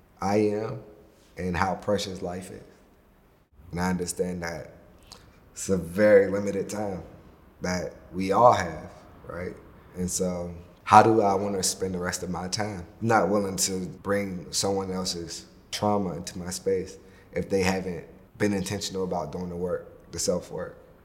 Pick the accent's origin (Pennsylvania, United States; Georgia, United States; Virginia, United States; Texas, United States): Pennsylvania, United States; Pittsburgh; There's a reason why … right? There's a reason why I grew up in Pittsburgh.